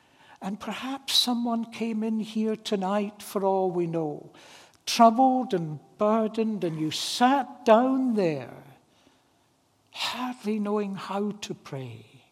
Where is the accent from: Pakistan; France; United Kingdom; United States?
United Kingdom; Edinburgh, Scotland; where I grew up in Edinburgh, for long years we had a lovely, godly man who was a true pastor.